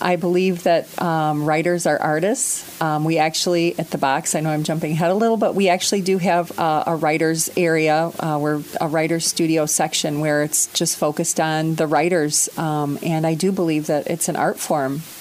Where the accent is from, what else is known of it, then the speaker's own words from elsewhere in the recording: Fenton, Michigan, United States; I'm from the east side of the state of Michigan. Mm-hmm. I grew up in a town southwest of Flint called Fenton.